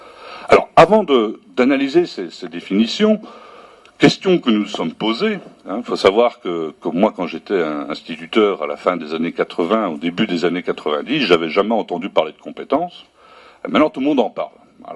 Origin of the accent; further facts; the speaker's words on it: Belgium; vu que l'enseignement est obligatoire chez nous en Belgique, jusqu'à 18 ans.